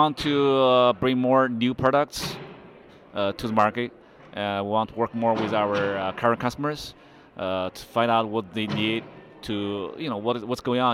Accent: China; moved away as an adult; now in United States; I grew up in China, and I came to this country as a student in 1998. I went to school in Phoenix

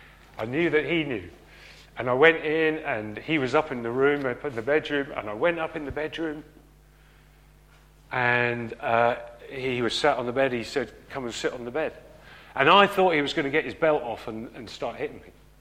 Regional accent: Reading, South East England, United Kingdom; I was a lad growing up in Reading, where life is not always as simple as it should be.

